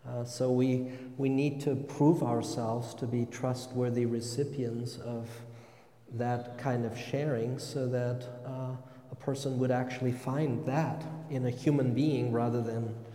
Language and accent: English; Germany; now in United States; I come from Germany, which is a very private society.